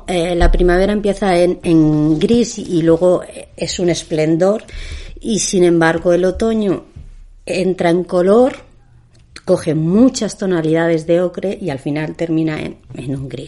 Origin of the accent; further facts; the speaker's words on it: Torrelaguna, Community of Madrid, Spain; Sí, en el hospital de La Paz, pero yo, donde me pregunten, yo nunca diré que soy de Madrid capital, diré que soy de Torrelaguna.